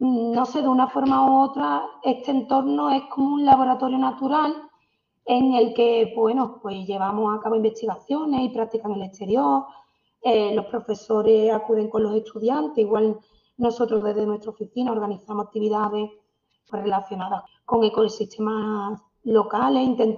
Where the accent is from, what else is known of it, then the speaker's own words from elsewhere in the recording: Cádiz, Andalusia, Spain; yo soy de Cádiz, estudié en la Universidad de Cádiz, en el campus de Puerto Real.